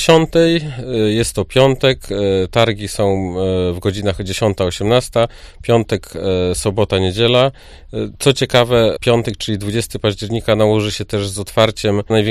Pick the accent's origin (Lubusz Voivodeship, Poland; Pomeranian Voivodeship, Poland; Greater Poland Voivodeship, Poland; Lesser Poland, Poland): Pomeranian Voivodeship, Poland; Gdańsk; now in Opole, Poland; Tu musiałbym się cofnąć do tego, że ja w ogóle jestem z Gdańska i ja Opole postrzegam nie jako Opolanin, tak?